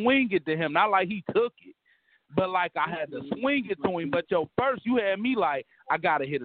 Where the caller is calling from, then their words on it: Detroit, Michigan, United States; I'm calling from Detroit.